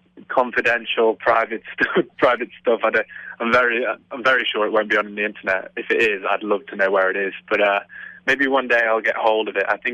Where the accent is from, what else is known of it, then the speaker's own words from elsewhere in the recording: Liverpool, North West England, United Kingdom; also born or lived in Stoke-on-Trent; Born in, not far away, an hour away, a place called Stoke-on-Trent, but pretty much raised in Liverpool, I feel. I'll definitely call it home, really.